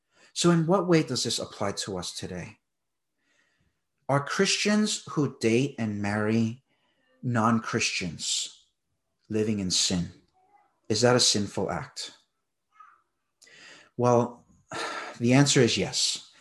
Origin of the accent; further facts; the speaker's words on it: United States; I might have an issue because I'm American and my wife's Australian.